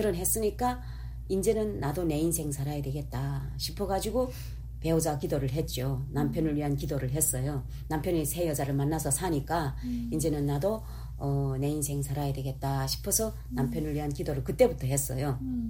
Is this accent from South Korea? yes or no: no; North Korea; 근데 저는 내가 북한 여자인데 그 고향은 밝히지 않는단 말이에요. 사이트에 그런 건 없어요. 그래가지고 내가 북한 사람인데 혹시 승인하겠는가 이게 우려돼가지고